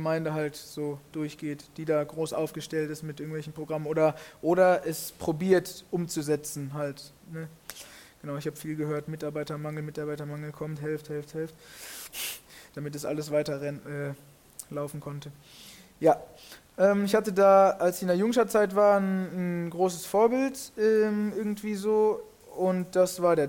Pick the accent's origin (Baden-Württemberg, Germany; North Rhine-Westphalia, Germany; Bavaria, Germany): North Rhine-Westphalia, Germany; Plettenberg; wir haben gewohnt in Plettenberg, da wo ich herkomme, wo ich quasi auch aufgewachsen, groß geworden bin, zur Schule gegangen bin.